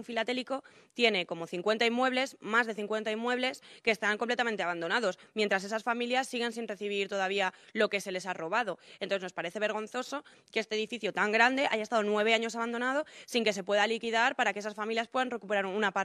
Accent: Spain; como españoles

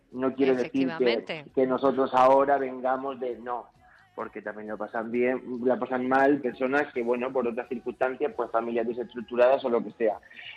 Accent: Bigastro, Valencian Community, Spain; yo soy de Bigastro, de un pueblecito de Alicante.

